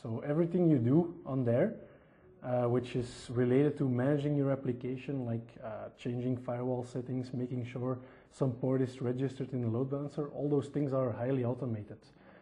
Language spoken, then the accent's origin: English; Antwerp, Flanders, Belgium; English is a second language; I'm from Antwerp, which you can probably hear a little bit through my English.